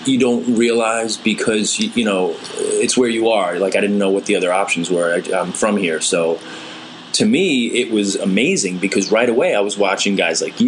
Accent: Queens, New York, United States; I grew up in Queens

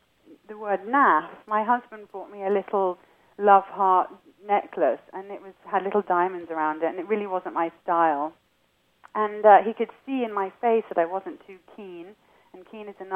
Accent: England, United Kingdom; moved away; I am from England. And I've been here for 10 years

